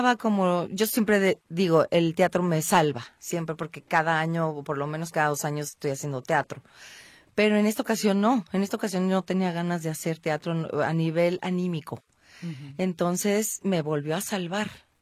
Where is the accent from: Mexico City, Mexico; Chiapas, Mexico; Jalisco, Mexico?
Jalisco, Mexico; Guadalajara; orgullosamente tapatía. yo sí estoy muy arraigada con mi ser, con mis raíces, con lo que soy, con lo mexicana que soy